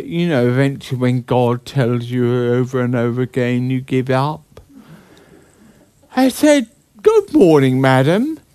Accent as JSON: {"language": "English", "country": "United Kingdom", "said": "I said, I'm British, I don't do things like that."}